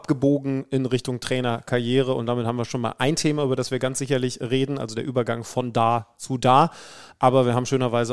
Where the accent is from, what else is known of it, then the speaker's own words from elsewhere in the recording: Wolfsburg, Lower Saxony, Germany; Ich war ja damals nicht mal in meiner Heimat in Wolfsburg.